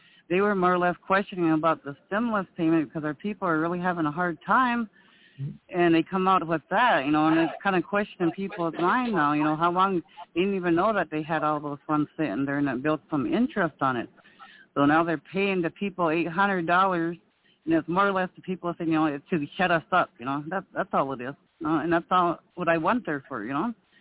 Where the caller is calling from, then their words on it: Montana, United States; in the Blackfeet Tribe up here in Northwest Montana.